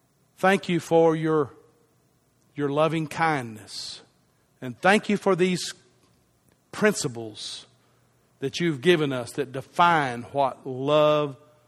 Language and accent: English; United States; I am an American. I have a responsibility as American to support my country